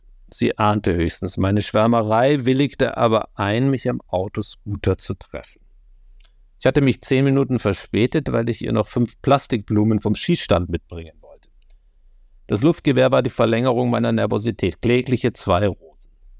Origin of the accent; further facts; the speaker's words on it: Kulmbach, Bavaria, Germany; in Kulmbach, das ist in Oberfranken, meine Heimat